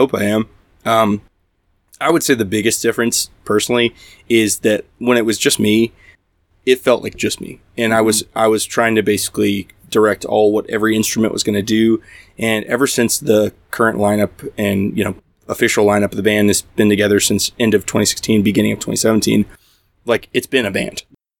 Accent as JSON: {"language": "English", "town": "Jackson", "region": "Mississippi", "country": "United States", "said": "I'm from Jackson, Mississippi."}